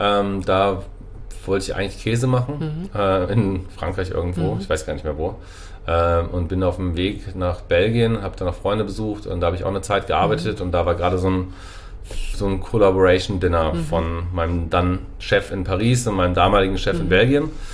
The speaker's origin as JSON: {"language": "German", "town": "Grifte", "region": "Hesse", "country": "Germany", "tie": "born or raised there", "said": "Also ich bin hier aufgewachsen in Grifte, das ist ein Dorf, so 20 Minuten von hier. Und dann bin ich zum Abi nach Kassel gezogen"}